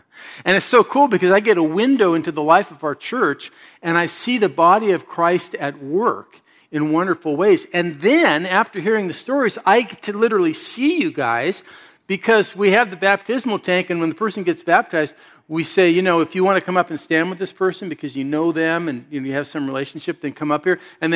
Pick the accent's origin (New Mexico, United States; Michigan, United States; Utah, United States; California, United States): California, United States; And so we're from Southern Cal, and occasionally we've gone down to this arts festival.